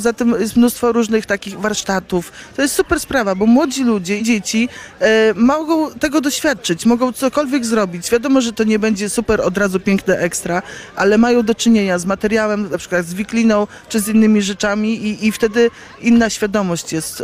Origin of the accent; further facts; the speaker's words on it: Gołąb, Lublin Voivodeship, Poland; Jestem z Gołębia, to jest teren nadwiślański, także rośnie nam ta wiklina pod domem, że tak powiem.